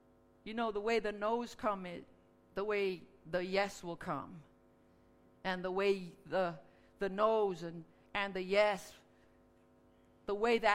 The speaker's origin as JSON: {"language": "English", "country": "United States", "said": "She was from Japan. I was from the States."}